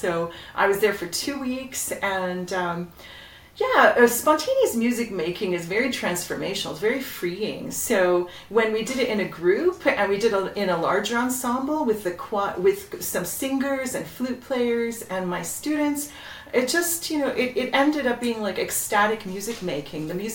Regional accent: Toronto, Ontario, Canada; I grew up in Etobicoke

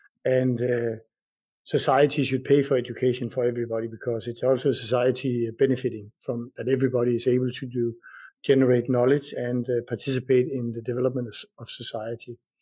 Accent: Hornslet, Central Denmark Region, Denmark; Yeah, so I'm from Denmark, originally from a small village called Hornslet in Jutland, which is the largest part of Denmark.

